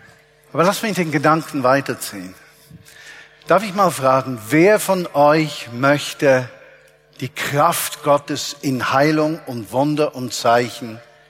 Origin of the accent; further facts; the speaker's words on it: Zurich, Switzerland; ich, kleiner Zürcher, Seebub, vom Zürichsee, geboren im Kreis 4, Schärpeviertel